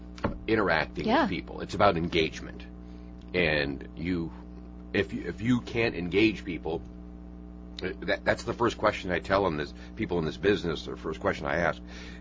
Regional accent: Quad Cities, Illinois, United States; I grew up in the Quad Cities, class in 1985

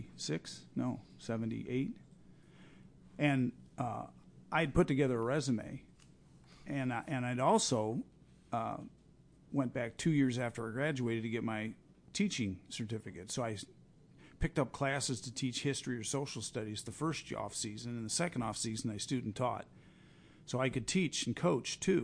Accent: Henry, Illinois, United States; I was from Henry, which is over by Peoria. I'd never been on the western side of the state at all, no.

